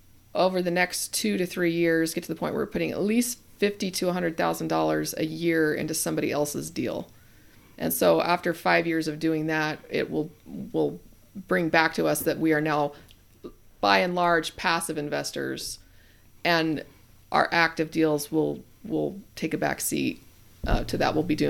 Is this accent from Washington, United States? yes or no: yes; Washington, United States; I'm from Washington, so we say you guys to mean girls all the time.